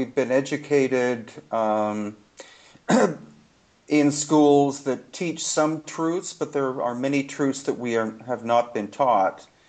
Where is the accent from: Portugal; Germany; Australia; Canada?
Canada; also born or lived in United States; now in Peru; Yeah, I was born in the U.S., but I grew up in Canada.